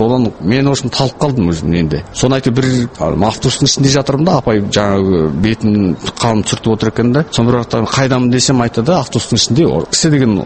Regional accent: East Kazakhstan Region, Kazakhstan; Біздің өзімнің негізінде Шығыс Қазақстанда өсіп туып өскендіктен, ол жақта орыс азаматтар көпті

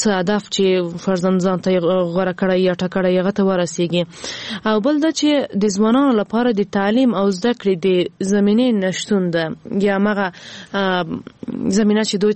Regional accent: Ghazni, Afghanistan; ما په خپل ولایت کې چې زه هم د غزنی یم،

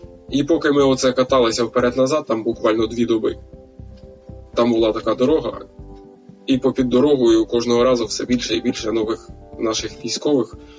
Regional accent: Kyiv Oblast, Ukraine; now in Vinnytsia, Ukraine; а я взагалі з Київської області. Хоча, в принципі, живу у Вінниці.

